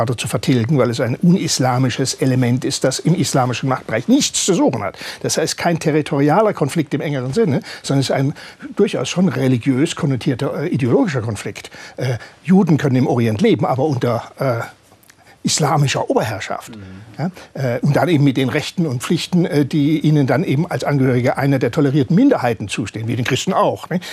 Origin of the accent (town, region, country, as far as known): Baden-Württemberg, Germany